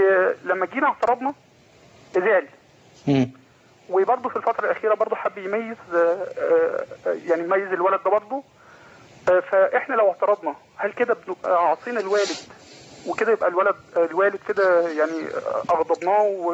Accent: Asyut, Asyut Governorate, Egypt; من أسيوط.

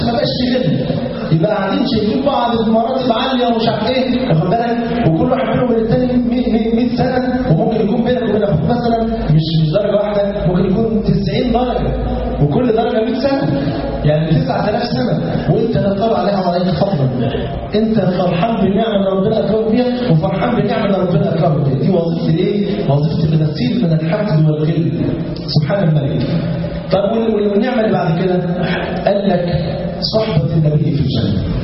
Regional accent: Egypt; عندنا في مصر مثلا راح تشتري نص كيلو جبنة اسطنبولي

